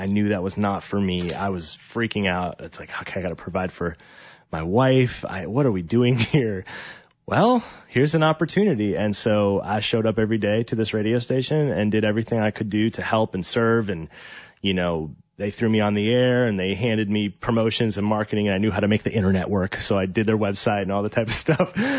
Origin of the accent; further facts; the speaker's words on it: Milwaukee, Wisconsin, United States; And so it was one of those things where I grew up in Milwaukee my whole life and no one leaves.